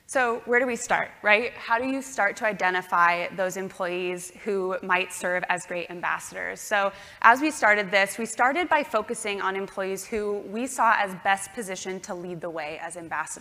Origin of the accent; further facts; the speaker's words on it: Iowa, United States; now in Portland, United States; I was born and raised in Iowa. I now call Portland, Oregon home.